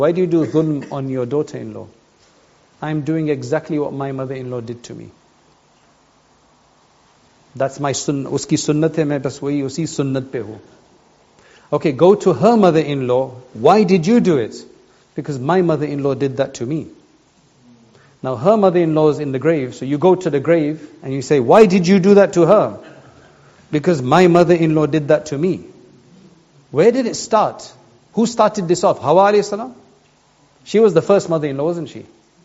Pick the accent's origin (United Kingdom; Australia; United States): United Kingdom; England; born there; I was born in England. What is my culture? I'm supposed to be Gujarati.